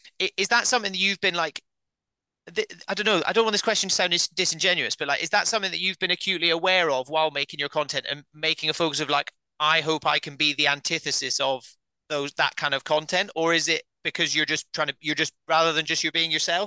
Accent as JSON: {"language": "English", "region": "Scotland", "country": "United Kingdom", "tie": "born or raised there", "said": "I'm very tall. I grew up in the Highlands of Scotland. Getting the tube is not my thing at all."}